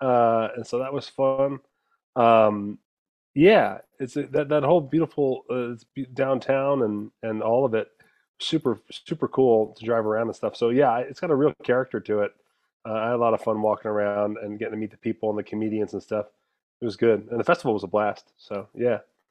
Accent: Las Vegas, Nevada, United States; I am from Vegas, so I'm billed as from Vegas

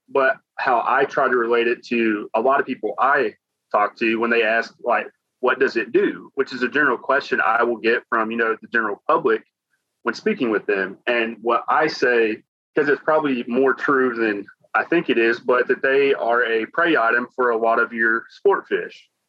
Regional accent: Arkansas, United States; And I would eventually love to retire here. One, because I'm in my home state.

